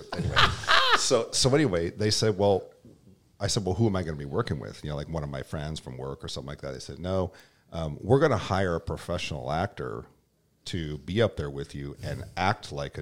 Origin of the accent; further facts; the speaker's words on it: Iowa, United States; So my background is I'm originally from Iowa, and I started at John Deere in the Dubuque, Iowa factory in 2001.